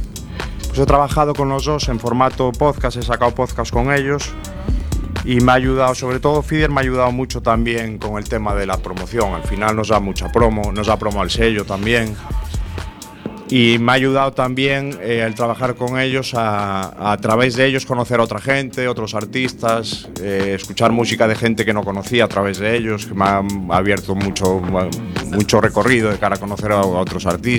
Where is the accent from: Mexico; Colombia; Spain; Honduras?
Spain; Santiago de Compostela, Galicia; also born or lived in London, United Kingdom; cuando vivía aquí en Galicia, bueno, me crié aquí en Santiago y tal